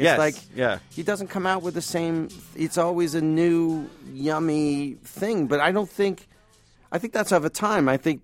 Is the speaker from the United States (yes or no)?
no; Canada; So as a Canadian.